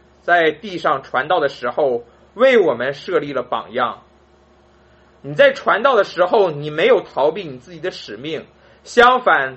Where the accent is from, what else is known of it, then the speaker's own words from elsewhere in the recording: Northeast China, China; 我来自东北，跟绝大多数东北人一样，我们的祖辈是清朝末年闯关东的山东移民与满洲人组成的家庭。